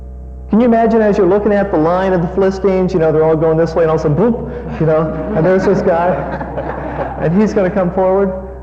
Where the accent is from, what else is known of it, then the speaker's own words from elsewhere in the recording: Tampa, Florida, United States; Now, as Dr. Romans told you, I am from Tampa Bay. And so therefore, born and raised there, therefore I am a Tampa Bay Buccaneers fan.